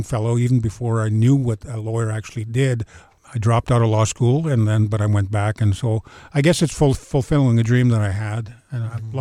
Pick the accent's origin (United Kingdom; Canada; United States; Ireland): Canada; Green Lake, Saskatchewan; also born or lived in Big River; I grew up in a community called Green Lake, Saskatchewan, which is just west or east of Meadow Lake, about 30 miles. But I was born in Big River, scooped from the hospital and put into foster care until I was about 3 months old, and my family got me back.